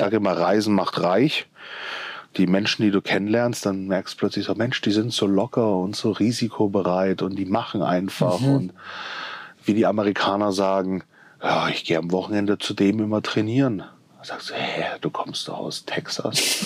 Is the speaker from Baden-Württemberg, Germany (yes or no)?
yes; Rastatt, Baden-Württemberg, Germany; Ich bin in Rastatt geboren, das ist neben Karlsruhe, weißt, da auch geboren und aufgewachsen, lebe immer noch dort.